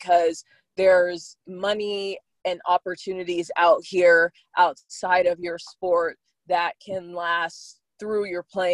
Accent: Las Vegas, Nevada, United States; I was born and raised in Vegas.

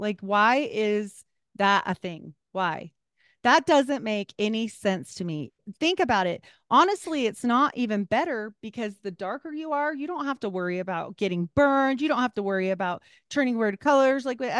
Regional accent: Idaho, United States; Like I was raised in Idaho for a lot of my younger life, and there were a lot of reservations there.

